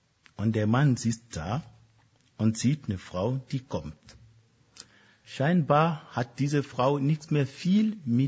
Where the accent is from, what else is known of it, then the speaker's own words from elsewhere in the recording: Germany; ja, ich bin Europäer, ich bin eine Deutsche. Ich stehe dazu.